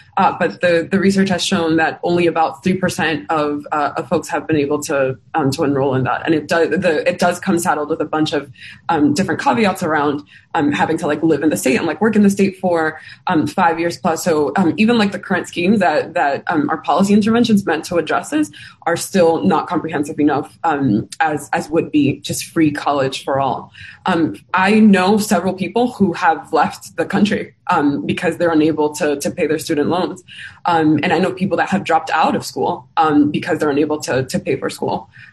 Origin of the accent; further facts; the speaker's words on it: New York City, New York, United States; I can actually speak to the instance of New York City, my home state.